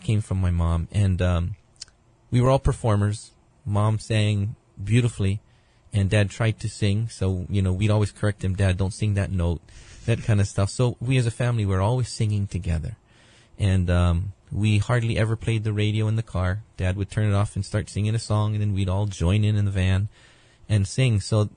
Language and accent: English; Honolulu, Hawaii, United States; born there; I was actually born in a hospital, Kuakini, and when I was born, had lots of Asian babies, and then this one Hawaiian baby.